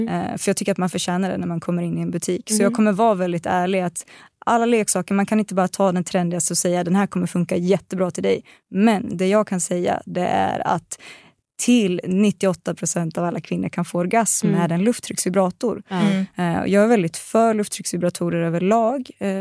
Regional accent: Östergötland, Sweden; accent: Östgöta dialect; Jag får alltid höra att min östgötska är så helt otrolig.

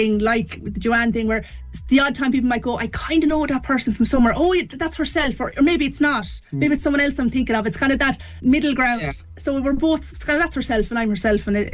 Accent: County Laois, Ireland; now in Dublin, Ireland; and I'm from Laois

